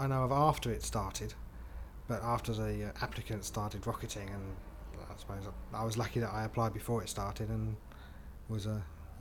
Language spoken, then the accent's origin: English; Andover, South East England, United Kingdom; I'm 40 years old, and I come from Andover in Hampshire.